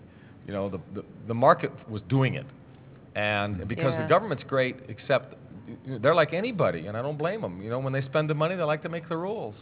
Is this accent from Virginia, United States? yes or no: no; Hollywood, California, United States; born there; And I was born in Hollywood, so I'm genetically tuned to this.